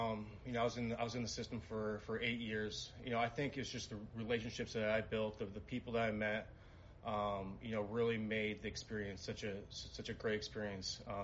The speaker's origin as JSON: {"language": "English", "town": "Parker", "region": "Colorado", "country": "United States", "tie": "born or raised there", "said": "Yeah, you know, I grew up in Parker, Colorado. Went to Regis Jesuit High School and was drafted by the Rockies."}